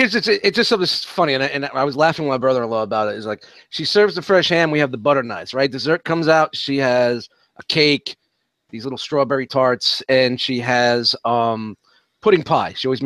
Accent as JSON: {"language": "English", "town": "Brooklyn", "region": "New York", "country": "United States", "tie": "born or raised there", "said": "I grew up in Brooklyn in the projects, and the Easter Bunny came."}